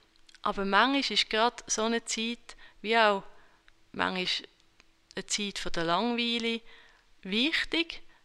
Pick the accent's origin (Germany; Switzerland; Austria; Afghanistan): Switzerland; besonders als Schweizer hat man manchmal so ein bisschen die Tendenz, eher ein einfaches Ziel zu setzen